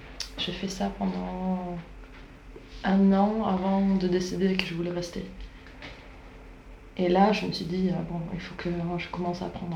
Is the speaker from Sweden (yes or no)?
yes; Sweden; French is a second language; J'ai grandi en Suède, je suis partie un an en Nouvelle-Zélande, quand j'avais 17 ans.